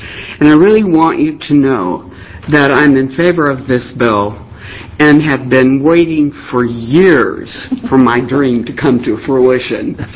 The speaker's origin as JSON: {"language": "English", "town": "Salem", "region": "Oregon", "country": "United States", "said": "Good evening. … from Salem, Oregon."}